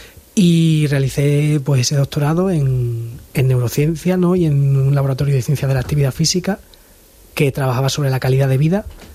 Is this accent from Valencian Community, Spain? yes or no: no; Plasencia, Extremadura, Spain; born there; now in Badajoz, Spain; yo nací en Plasencia. Luego también es cierto que ahora estoy viviendo en Badajoz. Mis orígenes también están muy conectados con Badajoz por mi familia materna.